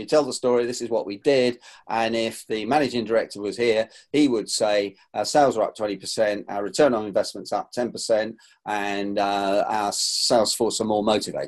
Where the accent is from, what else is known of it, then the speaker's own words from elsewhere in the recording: United Kingdom; The thing I'm struggling a little bit with as a Brit, rather than American, is we're a bit more reserved.